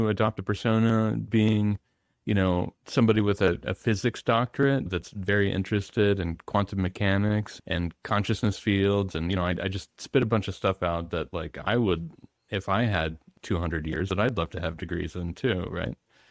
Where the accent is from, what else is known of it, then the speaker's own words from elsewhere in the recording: Midwest, United States; I grew up in the Midwest.